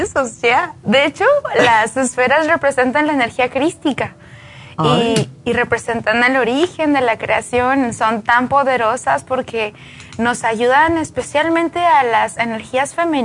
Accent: Jerez, Zacatecas, Mexico; yo vengo de Zacatecas, Jerez, Zacatecas

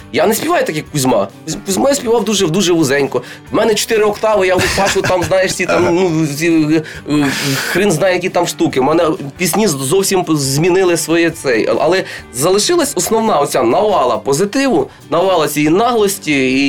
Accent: Western Ukraine, Ukraine; ну такий кучерявий я, ну такої статури, я з Західної України.

